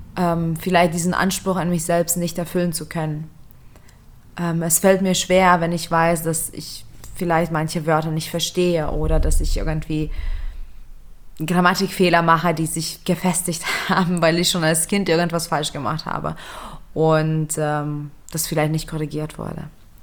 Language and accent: German; Lithuania; first language Lithuanian; German is a second language; Nicht mal Litauisch, was quasi rein theoretisch meine Muttersprache ist. Ich glaube, dass Litauisch sogar schlechter ist als Deutsch oder Englisch mittlerweile, denn ich permanent Wörter vergesse.